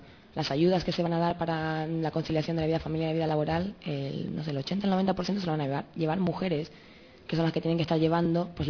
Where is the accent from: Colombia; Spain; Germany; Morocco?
Spain; Madrid, Community of Madrid; Yo soy del barrio de Lavapiés